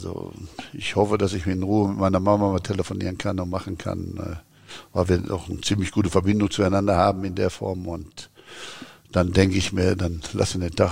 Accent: Pelkum, North Rhine-Westphalia, Germany; wo ich da aufgewachsen bin in Pölten. Das war ungefähr von Hamm. Hamm ist ja eine Großstadt gewesen, ist ja Großstadt eigentlich. Und Pölten war jetzt 7 Kilometer, 8 Kilometer entfernt.

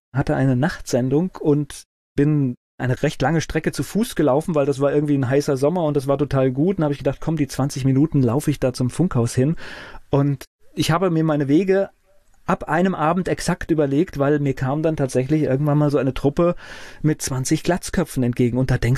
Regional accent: Germany; wie das für mich als Westdeutscher so üblich war.

